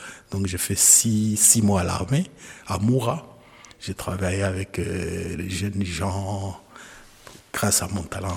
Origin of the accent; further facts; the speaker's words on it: Kolwezi, Lualaba, DR Congo; J'ai écrit et à la fin de l'année académique, je suis rentré chez moi à Kolwezi. J'ai pris certains de mes amis étudiants et des amis de la cité où je vivais, à Moussonoï, pour ceux qui connaissent Kolwezi.